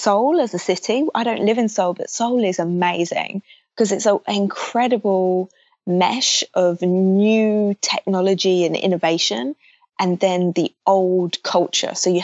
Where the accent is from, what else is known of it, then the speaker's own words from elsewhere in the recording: London, United Kingdom; from London, so I've traveled all around Europe just because I love traveling.